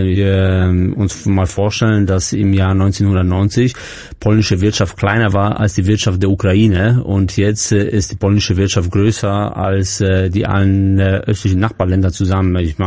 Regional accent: Augsburg, Bavaria, Germany; da war ich da in Augsburg, in meiner Heimatstadt

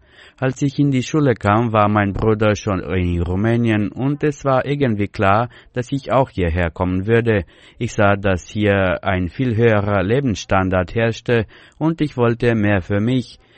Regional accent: Cahul, Cahul District, Moldova; German is a second language; moved away as an adult; Ich vermisse die Umarmungen meiner Mutter, die Orte, an denen ich aufgewachsen bin. Ich komme aus Cahul, aus der Republik Moldau. Ich wurde 2001 geboren.

